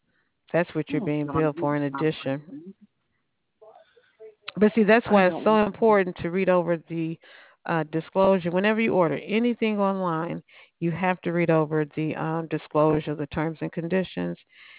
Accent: Chicago, Illinois, United States; now in Georgia, United States; I was just telling my daughter I wanted to see some snow. I'm from Chicago.

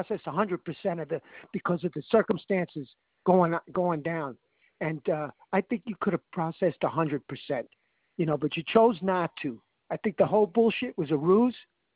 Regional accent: New York, United States; I've lived a long life, okay? And I'm from New York. I know predatory when I see it.

